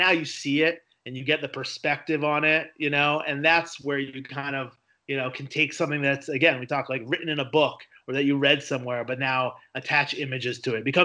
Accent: Connecticut, United States; like, New York City's, you know, my blood, you know, and I grew up in Connecticut.

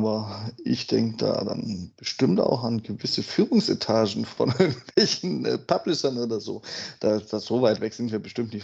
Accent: Southern Germany, Germany; Ich bin auch Süddeutscher.

